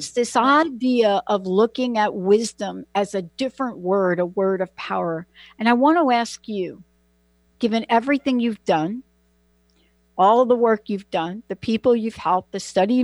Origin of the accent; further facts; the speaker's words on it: Bronx, New York, United States; I'm from the Bronx.